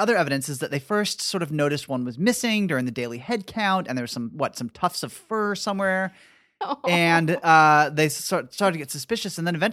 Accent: Minnesota, United States; now in Los Angeles, United States; When I first moved to LA, I was coming from Minnesota and I had a lot of trouble because LA is so vast

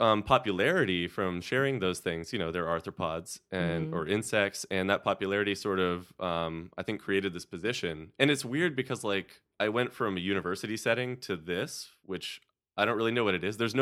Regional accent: Los Angeles, California, United States; I grew up in a city. I grew up in Los Angeles.

